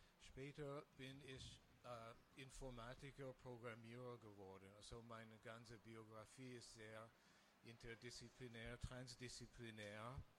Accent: United States; German is a second language; Ich bin Amerikaner, ich wohne seit 20 Jahren ungefähr in Europa

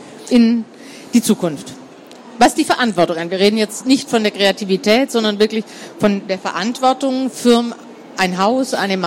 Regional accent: Southern Germany, Germany; Ich habe mich geoutet, auch ich komme aus Süddeutschland.

